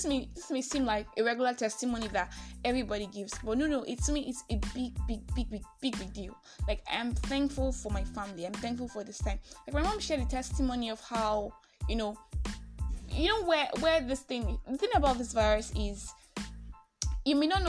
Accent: Nigeria

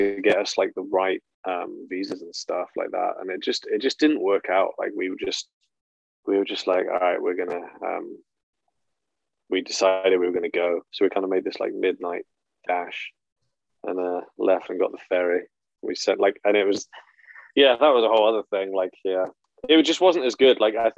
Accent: United Kingdom; now in Vancouver, Canada; like out here, I'm like, I'm the English guy. Mm-hmm. I mean, I guess in Kitsilano, that's not that much of a new thing.

